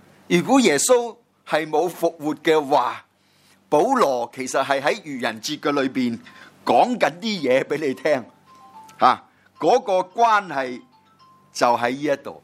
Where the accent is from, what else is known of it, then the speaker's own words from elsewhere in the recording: Guangdong, China; 我们广东人呢，就很明白这句的意思了